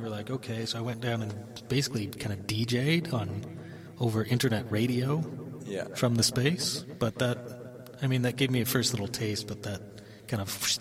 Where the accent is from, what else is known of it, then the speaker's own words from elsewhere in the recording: Oshawa, Ontario, Canada; I grew up in Oshawa, Ontario, which is a very punk rock town.